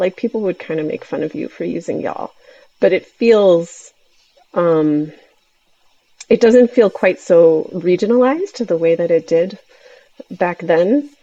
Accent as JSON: {"language": "English", "region": "Connecticut", "country": "United States", "tie": "born there", "said": "And interestingly, I was born in Connecticut, but my whole family is actually from Indiana"}